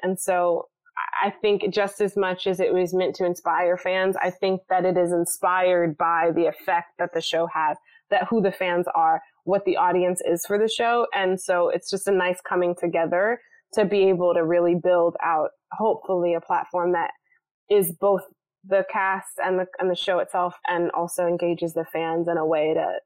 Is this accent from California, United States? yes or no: no; Georgia, United States; I'm from Georgia. It's my hometown.